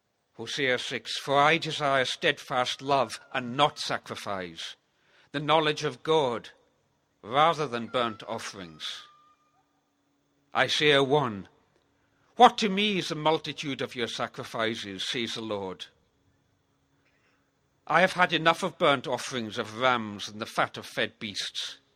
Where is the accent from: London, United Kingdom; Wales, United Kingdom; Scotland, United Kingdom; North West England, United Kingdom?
Scotland, United Kingdom; I grew up in the Hebrides of Scotland in a Presbyterian context